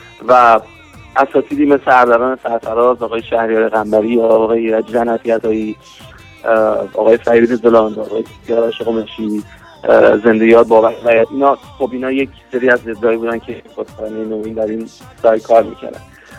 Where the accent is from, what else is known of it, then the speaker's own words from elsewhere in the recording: Sweden; also born or lived in Tehran, Iran; متولد سال 1356 در ماه اردیبهشت در تهران متولد شدم، که میشه همون 1977 میلادی در ماه می، و در اروپا در سوئد به قول معروف گراف کردم، اونجا بزرگ شدم.